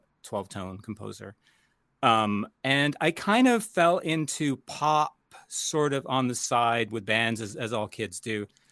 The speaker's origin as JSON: {"language": "English", "country": "Canada", "also_born_or_lived": "United States", "said": "I started in Canada. I'm Canadian and American"}